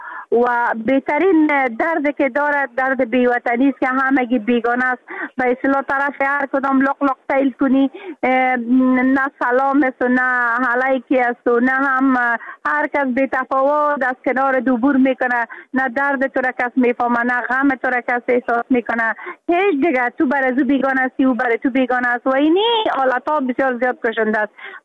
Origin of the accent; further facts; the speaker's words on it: Afghanistan; moved away; حتی حالا که من در بیرون از افغانستان هستم